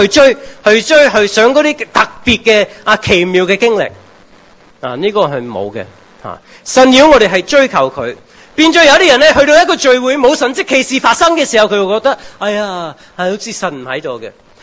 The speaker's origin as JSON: {"language": "Cantonese", "country": "United States", "said": "我系西人啊，我系美国人，但系我都传唔到英文字嘅啊！"}